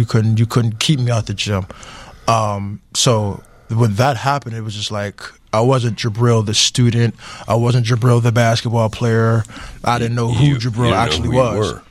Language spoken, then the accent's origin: English; Atlanta, Georgia, United States; now in Pittsburgh, United States; I'm from Atlanta, Georgia.